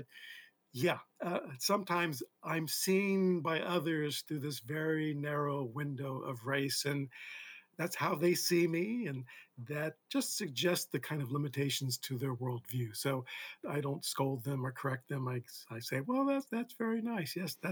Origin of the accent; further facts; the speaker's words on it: Middlebury, Vermont, United States; Assuming that if you're Black, you must not be from Middlebury and maybe not even from Vermont.